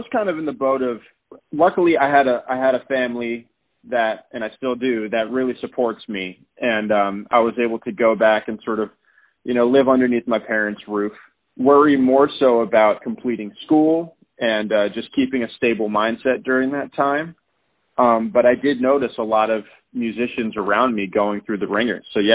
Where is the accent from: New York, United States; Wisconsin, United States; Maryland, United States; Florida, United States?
Maryland, United States; Severna Park; also born or lived in Annapolis, United States; I grew up, like I said, I was born in Annapolis, Maryland, and I grew up throughout my childhood in Severna Park, Maryland, which is like a town that's right alongside a river.